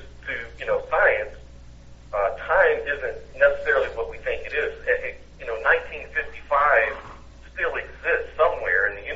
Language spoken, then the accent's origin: English; Orange County, California, United States; Orange County, California.